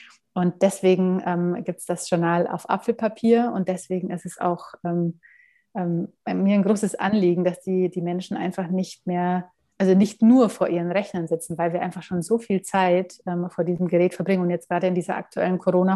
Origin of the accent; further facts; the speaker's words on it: Munich, Bavaria, Germany; ich bin aus München